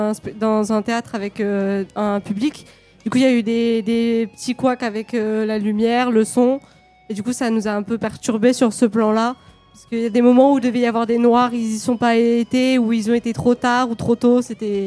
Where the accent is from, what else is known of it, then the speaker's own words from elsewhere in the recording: Villeneuve-sur-Lot, Nouvelle-Aquitaine, France; Nous venons de Villeneuve-sur-Lot dans le Lot-et-Garonne.